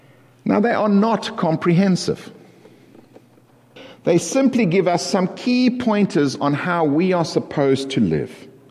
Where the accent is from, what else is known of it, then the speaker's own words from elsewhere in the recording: South Africa; now in Canada; I'm a South African and a Canadian, which is somewhat of a unique blend, so that now I'm not quite an entirely South African, but I'm certainly not quite an entirely Canadian either.